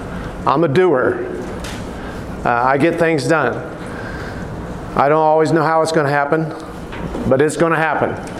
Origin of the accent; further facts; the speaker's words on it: Denver, Colorado, United States; now in Billings, United States; I'm a Westerner, born and raised in Denver, graduated from Boulder High School.